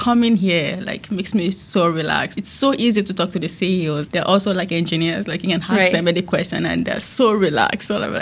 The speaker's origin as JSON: {"language": "English", "country": "Nigeria", "moved": "yes", "said": "when I moved there from Nigeria, I studied computer information system."}